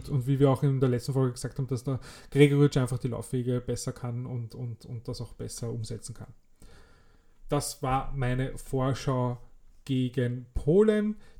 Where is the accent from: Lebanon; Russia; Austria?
Austria; Vienna; aber es ist keine Gmade Wiesen, wie man bei uns in Wien sagt